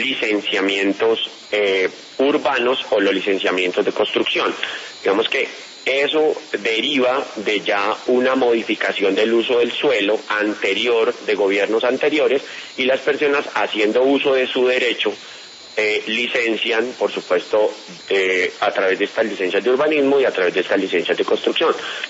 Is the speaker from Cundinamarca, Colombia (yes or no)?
yes; Funza, Cundinamarca, Colombia; yo solamente fui alcalde de un pueblo, de mi pueblo, el municipio de Funza